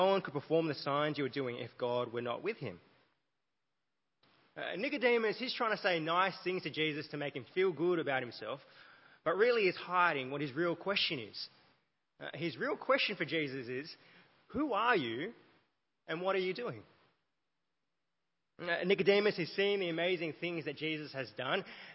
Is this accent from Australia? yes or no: yes; Australia; When I was young, growing up in Australia, I wanted my mum to buy me new clothes.